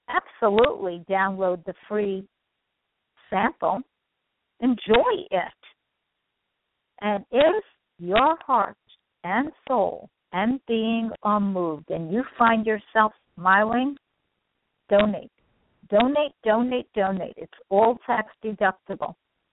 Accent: New York City, New York, United States; And I come from New York City, where when there aren't any trees in an area, it can be like being in a war zone, almost.

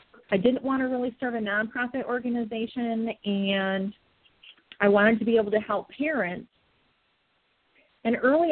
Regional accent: Michigan, United States; I had to relocate back to my home state of Michigan.

